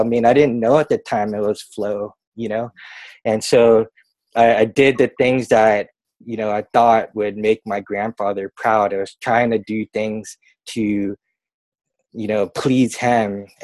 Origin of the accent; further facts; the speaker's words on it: San Francisco, California, United States; growing up in San Francisco by the beach, I was, you know, riding waves at an early age